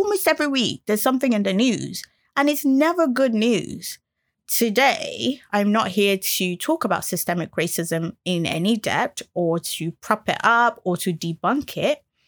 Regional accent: United Kingdom; now in North West England, United Kingdom; The show is from my perspective as a British Nigerian millennial who is discovering life in the northwest of England.

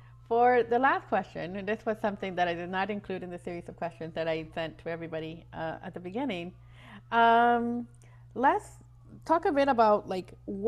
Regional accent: Ecuador; Culturally, I'm from Ecuador. I present myself as an Ecuadorian.

